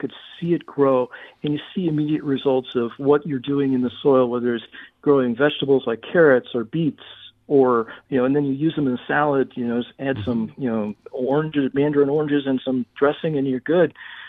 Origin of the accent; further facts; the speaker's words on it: St. Louis, Missouri, United States; I remember growing up in St. Louis, my dad, you know, grandpa had the farm, but dad went to Produce Row every day.